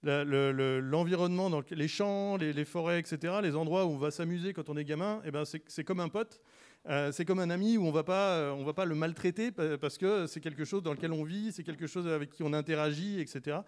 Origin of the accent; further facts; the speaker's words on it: Cergy, Île-de-France, France; Parce que je me souviens, j'ai grandi à Cergy